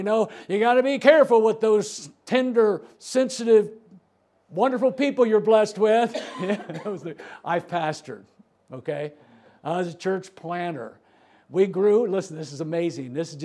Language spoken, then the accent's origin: English; Dunkirk, Indiana, United States; North of there, about 20 minutes, is Dunkirk, Indiana. That's where I grew up.